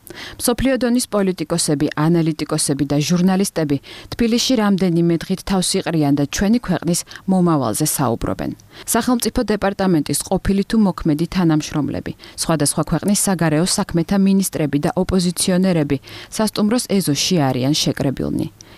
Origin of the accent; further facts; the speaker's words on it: Moscow, Russia; moved away as an adult; now in Georgia; ასე გახდა რუსეთის დედაქალაქი ადგილი, სადაც მე გავიზარდე და სკოლა დავამთავრე.